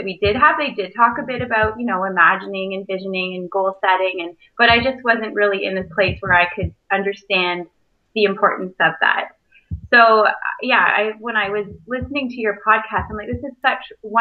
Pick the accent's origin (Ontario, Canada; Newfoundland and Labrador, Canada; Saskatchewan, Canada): Ontario, Canada; Brampton; also born or lived in Kingston, Canada / Toronto, Canada; I grew up in Brampton, you know, went to Kingston to do my undergrad, lived in Toronto, was at CCNM.